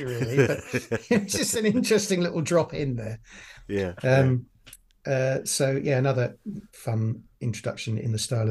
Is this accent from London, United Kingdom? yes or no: yes; Catford, London, United Kingdom; and I'm from Catford. So I was born in Lewisham Hospital and I grew up in Catford.